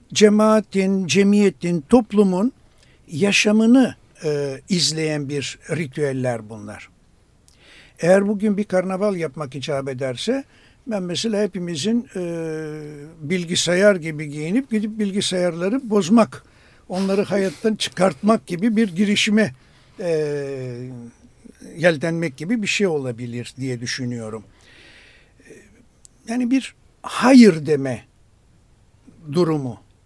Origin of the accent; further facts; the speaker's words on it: Istanbul, Turkey; Ben Beyoğlu'luyum ama Tatavla'da çok böyle kulüpte özellikle çalışmalarım oldu.